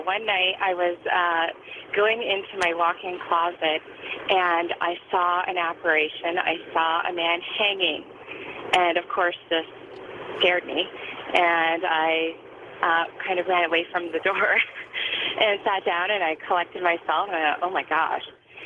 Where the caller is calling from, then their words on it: London, Ontario, Canada; I'm from London, Ontario, but I'm actually one of your trucker fans, and I'm rolling down the 401.